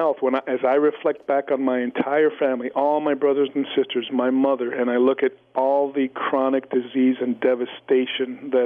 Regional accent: Edinburg, Texas, United States; Yeah, so I grew up in Edinburgh, Texas, which is right along the border of Mexico. We're literally 20 minutes from Mexico and about an hour from the Gulf of Mexico, Mark.

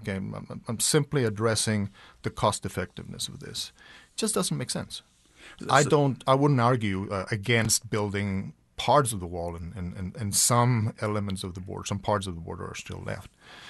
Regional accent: Texas, United States; And I'm saying this as a Texan.

